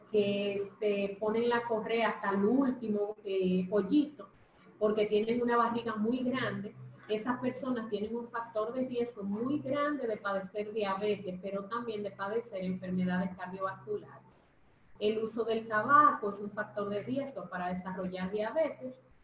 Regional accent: Dominican Republic; born there; si nací siendo negra, si nací siendo dominicana, quitarme mi raza o mi grupo étnico.

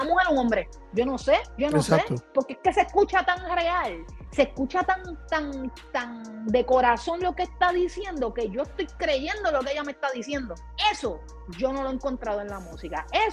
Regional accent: Puerto Rico; pierdes la esencia de yo como puertorriqueña, que yo sé cuál es el reggaetón duro, que a Puerto Rico le encanta

